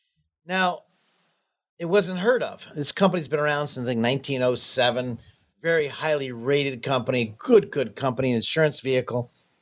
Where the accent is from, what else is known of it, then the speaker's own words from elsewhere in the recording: Jacksonville, Florida, United States; I'm from Jacksonville, Florida. I kind of got rid of my accent